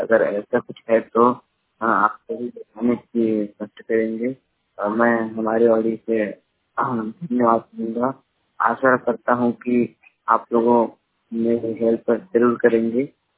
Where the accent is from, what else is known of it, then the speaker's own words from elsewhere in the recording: Baloda Bazar, Chhattisgarh, India; मैं छत्तीसगढ़ बलौदा बाजार से बिलोंग करता हूँ।